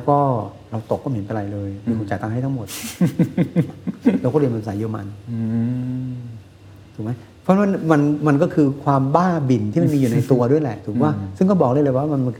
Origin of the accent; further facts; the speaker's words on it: Ko Samui, Surat Thani, Thailand; ผมเป็นคนเกาะสมุย